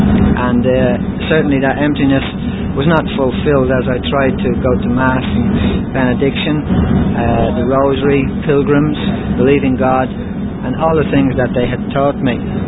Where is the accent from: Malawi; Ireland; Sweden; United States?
Ireland; Dublin, Leinster; I come from Dublin in Ireland, and my age is 33